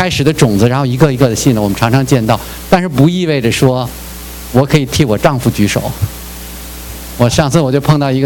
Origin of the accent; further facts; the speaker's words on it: China; moved away; 我作为一个从大陆出来的传道人哈，我就觉得说我们大陆出来的弟兄姐妹特别注意这点，就是说我们多数在一个无神论背景、唯物论背景出来的